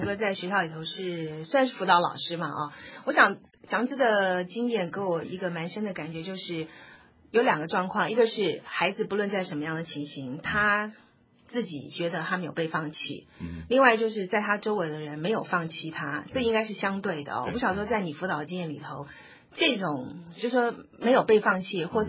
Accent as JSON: {"language": "Chinese", "country": "Taiwan", "tie": "born or raised there", "said": "就是好像就是每个台湾长大的小孩子，我不知道是我长大的时候"}